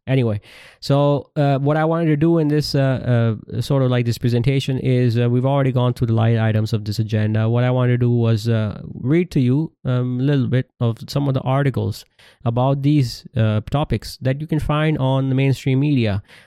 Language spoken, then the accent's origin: English; Karachi, Sindh, Pakistan; I'm from Pakistan, and the government, who can't even do the job of picking up the garbage in Karachi, which is where I was born and raised. It's a big metropolitan city